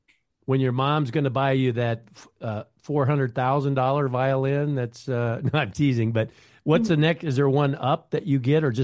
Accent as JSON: {"language": "English", "region": "Nebraska", "country": "United States", "tie": "born or raised there", "said": "I grew up in Nebraska. Have you ever, in your geography class, you know, Nebraska's a lot of corn there."}